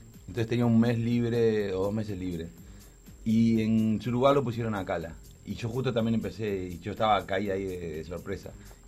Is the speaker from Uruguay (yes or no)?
yes; Uruguay; es donde generé las raíces mías de todo, ¿no? Soy acá, soy uruguayo.